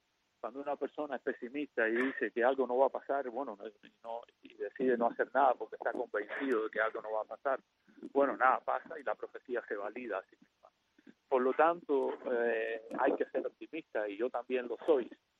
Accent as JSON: {"language": "Spanish", "country": "Cuba", "moved": "yes", "said": "Es verdad que muchas cosas han cambiado cuando yo salí de Cuba. Yo recuerdo que mi padre me decía, te matan y nadie se entera, te matan y no pasa nada."}